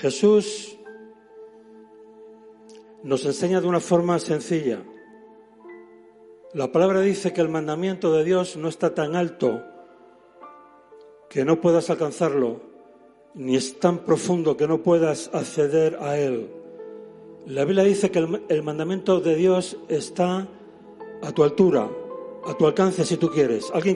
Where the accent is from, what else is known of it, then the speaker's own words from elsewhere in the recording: Spain; Digo españolas porque yo soy español.